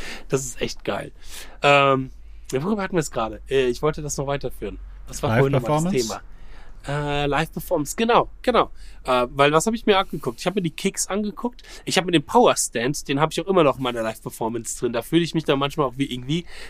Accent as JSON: {"language": "German", "town": "Bad Schwalbach", "region": "Hesse", "country": "Germany", "tie": "born or raised there", "said": "als ich meinen ersten Auftritt so mit 15 hatte, hier bei uns in Bad Schwalbach"}